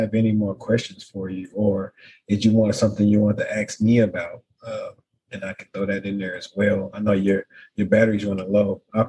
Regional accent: Shreveport, Louisiana, United States; I mean, we're from Louisiana, so I mean, it's probably, you know, more sped up than, you know, our slow town living where we come from

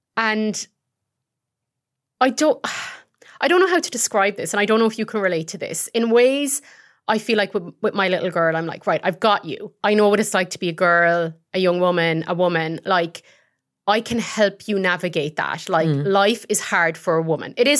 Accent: Ireland; I was raised in Ireland.

